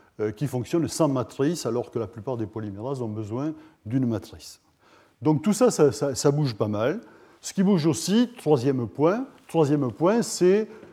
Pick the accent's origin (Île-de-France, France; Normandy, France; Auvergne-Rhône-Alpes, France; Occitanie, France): Occitanie, France; Toulouse; puisque je suis toulousain